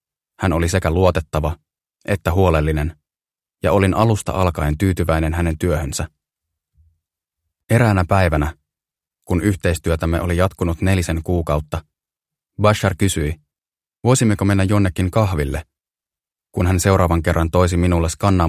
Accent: Vantaa, Uusimaa, Finland; kotikaupungissani Vantaalla

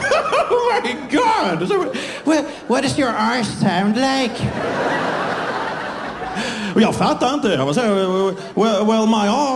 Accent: southern Sweden, Sweden; ville förklara att jag pratar med tungrots-r. Ska jag säga det så här? Well, I'm from the south of Sweden, so my ass sounds different.

